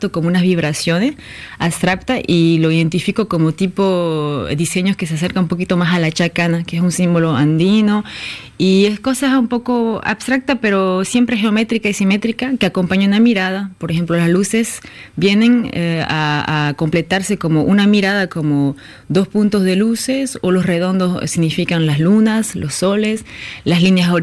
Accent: Bolivia; born there; qué maravillosa oportunidad de haber nacido en este país, en esta ciudad.

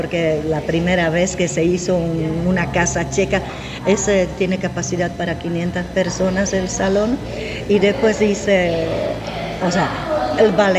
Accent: Ostrava, Moravian-Silesian Region, Czechia; Spanish is a second language; porque yo soy de Ostrava y de Beskidy es toda la parte montañosa que nos rodea

